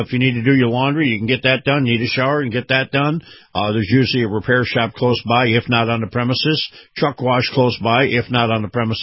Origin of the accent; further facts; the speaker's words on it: Florida, United States; Well, I think tonight I'll start in my home state of Florida up in the Panhandle